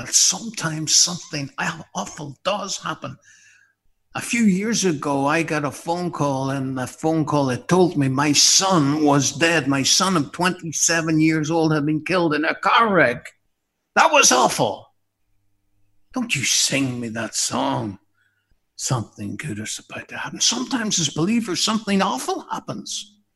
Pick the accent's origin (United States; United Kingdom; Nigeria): United Kingdom; Maghera, Northern Ireland; I remember, I'm from Mahara. I've told you that nearly every week. Mahara in County Derry, Londonderry, Northern Ireland.